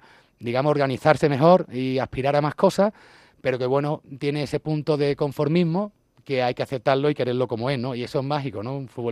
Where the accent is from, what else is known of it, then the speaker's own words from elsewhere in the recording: Spain; ¿De dónde eres? ¿De España? Primera pregunta. ¿Madrid o Barcelona? No, mira, yo ninguno. Ah, bueno, pero ¿y dónde vive? Yo he vivido todo durante los últimos 10 años en Cádiz.